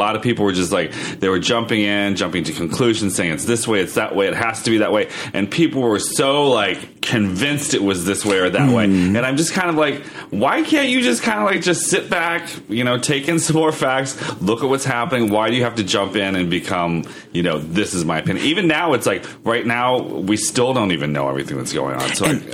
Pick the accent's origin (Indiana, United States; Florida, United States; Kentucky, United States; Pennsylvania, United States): Pennsylvania, United States; Erie; Well, we used to say that in my hometown of Erie where I grew up is like all the black people in town know each other.